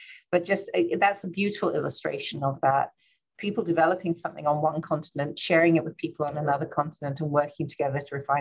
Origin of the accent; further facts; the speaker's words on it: California, United States; born there; you can tell from my accent, I was born in California